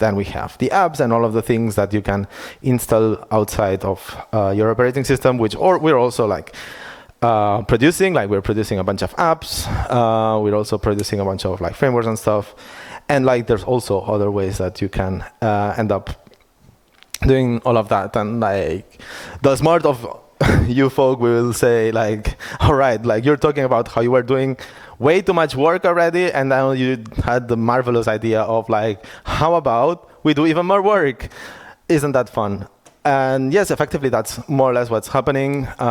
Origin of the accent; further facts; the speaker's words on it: Barcelona, Catalonia, Spain; now in Berlin, Germany; I am from Barcelona, but I'm living in Berlin since a couple of years ago.